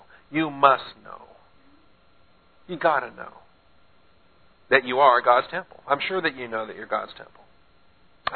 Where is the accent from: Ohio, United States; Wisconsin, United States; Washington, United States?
Washington, United States; Seattle; now in Texas, United States; Down here in Texas, we have a much easier time of teaching the second person plural. I grew up in Seattle and have a much harder time teaching the second person plural.